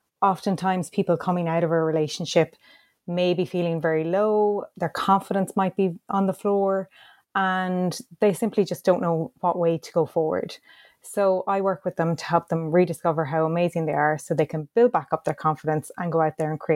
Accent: Ireland; So I'm from Ireland

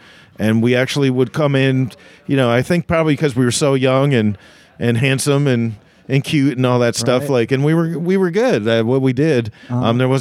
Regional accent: New York, United States; also born or lived in Norfolk, Virginia; I was born in Norfolk, Virginia, and I was given up for adoption. So I was adopted by a couple, and they ended up getting divorced, and I went with the mom, and we moved to upstate New York, which is central to New York.

